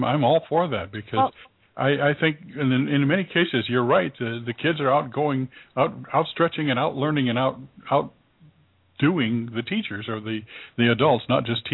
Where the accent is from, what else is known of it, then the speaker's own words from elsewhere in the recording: Washington, United States; I know I'm from Washington State, and almost every school up in the counties that I lived in was outfitted by Bill Gates.